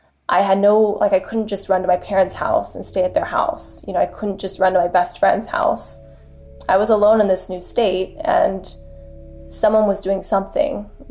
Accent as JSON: {"language": "English", "region": "Ohio", "country": "United States", "said": "you know, I'm from Ohio, so no one would be calling me at 11 o'clock Pacific time."}